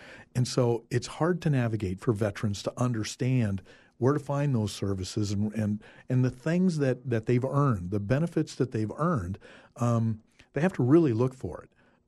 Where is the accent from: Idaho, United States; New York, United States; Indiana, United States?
Idaho, United States; Fortunately, I grew up in Idaho. So after traveling the world, I knew where I was going to come home to.